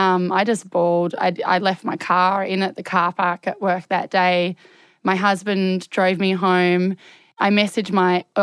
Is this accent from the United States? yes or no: no; Hobart, Tasmania, Australia; I'm from Hobart.